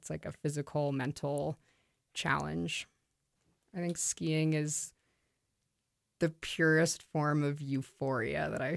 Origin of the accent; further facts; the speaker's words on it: Houston, Texas, United States; I grew up in Houston, currently live in Salt Lake City.